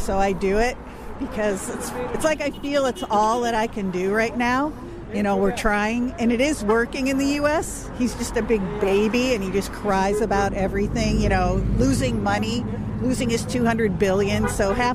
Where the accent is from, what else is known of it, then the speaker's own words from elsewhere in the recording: Buffalo, New York, United States; now in Washington, United States; I grew up in Buffalo, so I'm on the border there. Then I moved to Washington State, so I'm on the border here.